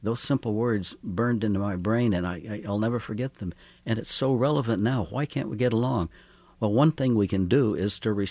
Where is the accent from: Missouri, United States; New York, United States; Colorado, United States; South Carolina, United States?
Missouri, United States; Kansas City; now in Columbia, United States; Since we're here in Kansas City, my hometown, as I live in Columbia now but grew up here